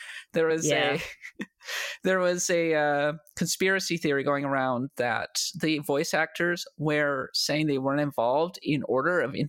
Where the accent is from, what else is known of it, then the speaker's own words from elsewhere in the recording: United States; As an American, it really reframes a lot of things.